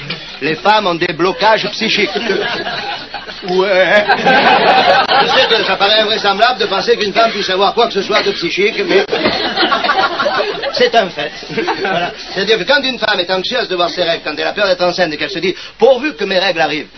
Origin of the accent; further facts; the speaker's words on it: south of France, France; autant vous dire tout de suite que je suis du Midi